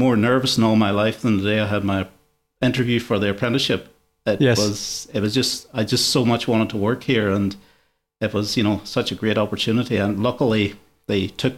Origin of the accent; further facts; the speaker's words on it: Ireland; moved away as an adult; now in Australia; as you can guess, I'm not originally from Australia. So when I was back in Ireland, I was pretty much in the construction industry